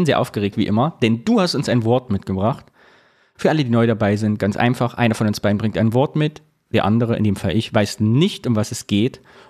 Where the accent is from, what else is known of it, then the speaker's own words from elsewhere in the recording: East Germany, Germany; moved away; Da wir geflohen sind aus dem Osten